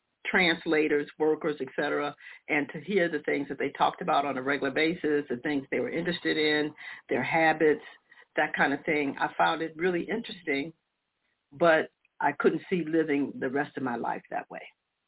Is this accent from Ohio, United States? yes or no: no; Detroit, Michigan, United States; also born or lived in Chicago; I grew up in Detroit and Chicago.